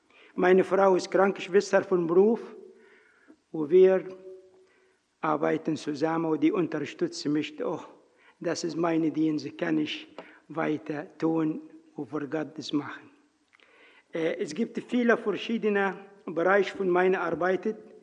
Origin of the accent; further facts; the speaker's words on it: Egypt; German is a second language; ich komme aus Ägypten, ich bin verheiratet und ich habe 5 Kinder.